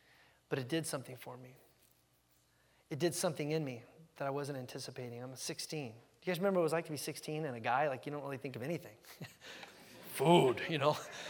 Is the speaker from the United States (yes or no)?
yes; California, United States; I remember I was 16 years old, growing up in Southern California, as you guys know.